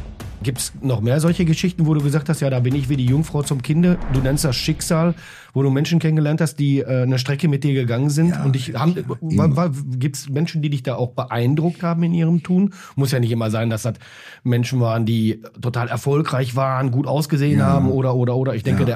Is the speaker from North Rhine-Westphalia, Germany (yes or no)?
yes; North Rhine-Westphalia, Germany; Also quasi würde man bei uns im Ruhrgebiet sagen, aus der Schüssel am Hängen